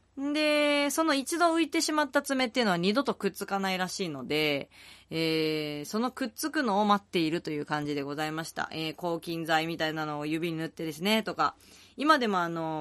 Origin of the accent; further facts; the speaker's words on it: Setagaya, Tokyo, Japan; 私の地元でもあります、世田谷区の下北沢ガーデンで、